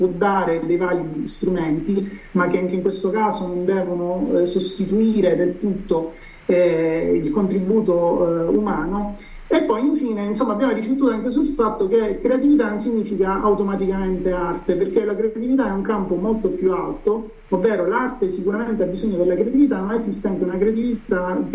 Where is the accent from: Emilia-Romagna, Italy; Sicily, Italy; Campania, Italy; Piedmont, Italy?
Sicily, Italy; now in Oristano, Italy; sono siciliano ma insegno ad Oristano